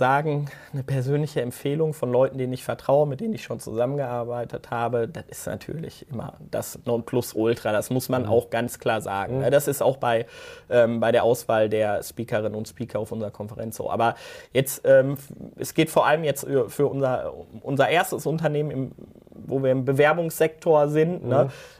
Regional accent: North Rhine-Westphalia, Germany; grundsätzlich kommen wir aus dem Ruhrgebiet, das ist natürlich eine Bergbauregion

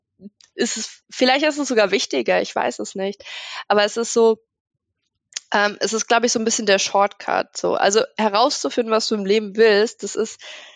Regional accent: Frankfurt, Hesse, Germany; ich bin ja eigentlich Frankfurterin

